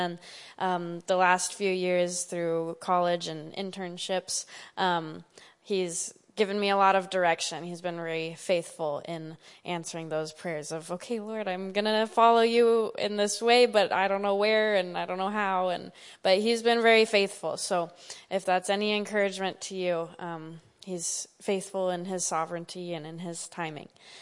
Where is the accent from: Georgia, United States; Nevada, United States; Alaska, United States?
Alaska, United States; So I'm from Alaska, and I didn't come from a missionary family, but I did come from a strong Christian family.